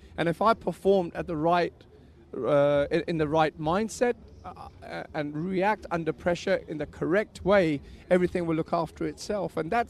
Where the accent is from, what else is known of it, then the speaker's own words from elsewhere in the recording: England, United Kingdom; Obviously, I'm from England, so wear your international colours.